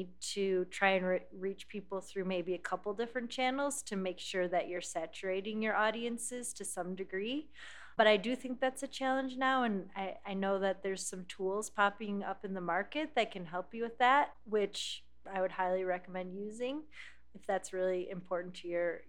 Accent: Michigan, United States; I'm from Michigan. I guess I'm a Lions fan.

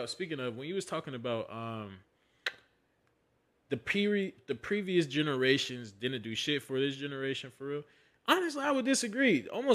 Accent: United States; born there; And I think that is my right since I was born in America, my nigga.

